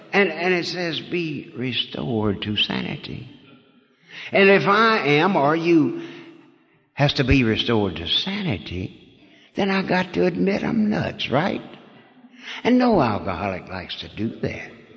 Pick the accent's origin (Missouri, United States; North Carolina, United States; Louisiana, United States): Louisiana, United States; I was brought up down in Louisiana. I was Catholic.